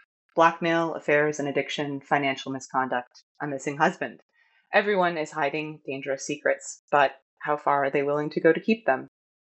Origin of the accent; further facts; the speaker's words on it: Toronto, Ontario, Canada; I'm from Toronto. I live in Toronto.